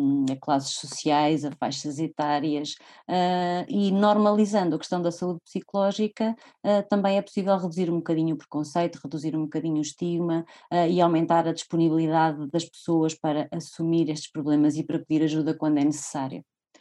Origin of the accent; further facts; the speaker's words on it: Figueira da Foz, Coimbra, Portugal; e depois passei a minha infância na Figueira da Foz, é verdade.